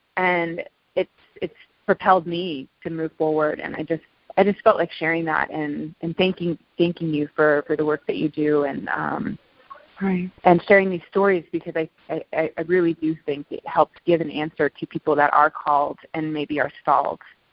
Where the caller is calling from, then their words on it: Denver, Colorado, United States; I'm calling in from Denver, Colorado.